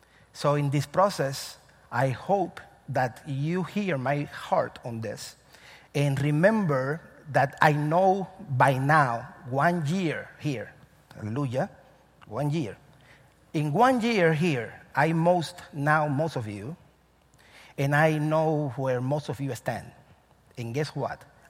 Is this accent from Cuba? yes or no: yes; Cuba; English is a second language; So for a second, remember that I'm from Cuba and I have an accent.